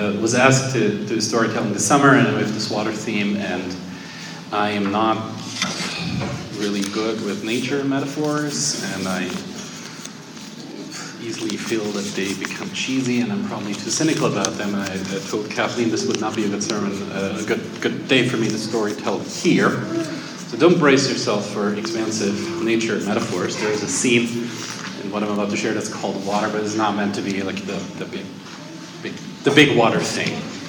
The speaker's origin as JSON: {"language": "English", "region": "Styria", "country": "Austria", "tie": "born or raised there", "said": "in the town that I grew up close to in Austria"}